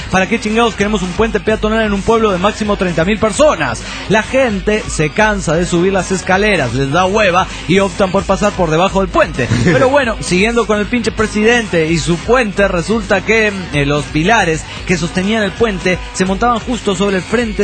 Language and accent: Spanish; Tuxpan, Michoacán, Mexico; aunque trabajo en Morelia, prácticamente soy un moreliano, más soy un buen pueblerino, de que ya soy originario de Tuxpan, Michoacán.